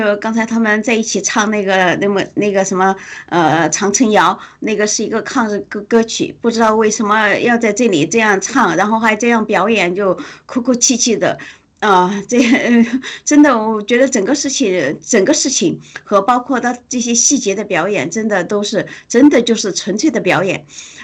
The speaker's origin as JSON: {"language": "Chinese", "country": "China", "said": "那我们中国人是没有你那样的梦的"}